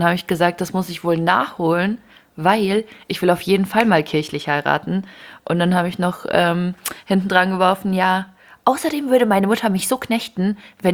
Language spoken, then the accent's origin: German; Ukraine; now in Germany; ich komme aus der Ukraine.